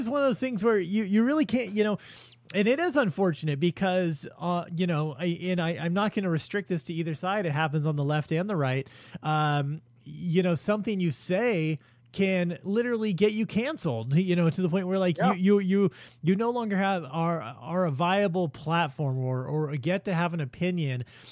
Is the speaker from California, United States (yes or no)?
yes; Los Angeles, California, United States; I'm Mexican. I grew up in the South Central in the 80s. I lived through the LA riots, like all that shit.